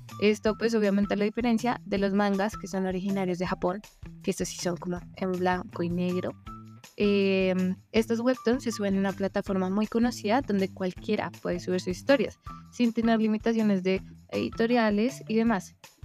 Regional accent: Colombia; yo también soy de Colombia.

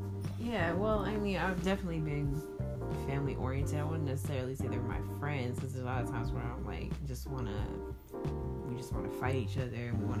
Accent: New York, United States; growing up in New York, for the earliest half of my life was, you know, we had good memories over there, you know, New York culture

